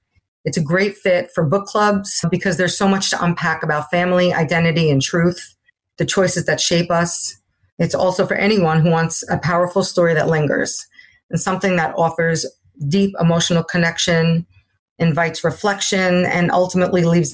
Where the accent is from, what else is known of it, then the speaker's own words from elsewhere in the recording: Brooklyn, New York, United States; Growing up in Brooklyn in an Italian-American family meant being surrounded by faith, loyalty, and a very strong sense of community from the beginning.